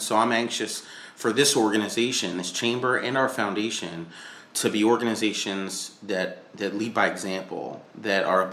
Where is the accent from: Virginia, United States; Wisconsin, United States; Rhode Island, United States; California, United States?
Rhode Island, United States; Lincoln; Yeah, I'm originally from Lincoln, Rhode Island.